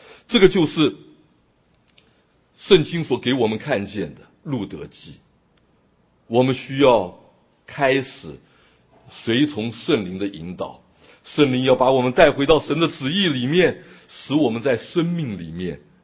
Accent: China; now in United States; 你我从中国来到美国，是不是就成为美国人了？

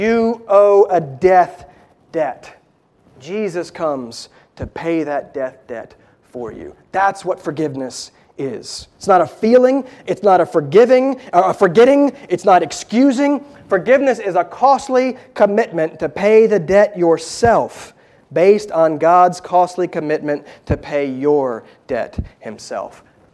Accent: North Carolina, United States; He mentioned that I was from North Carolina, so I'm a big Panthers fan.

